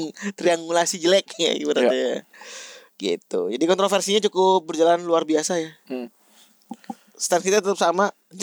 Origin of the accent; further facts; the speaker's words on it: Bekasi, West Java, Indonesia; Kita tuh, gue tuh orang Bekasi.